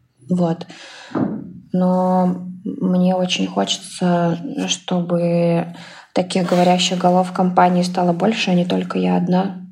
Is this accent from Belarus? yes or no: no; Yekaterinburg, Sverdlovsk Oblast, Russia; Я девочка из Екатеринбурга.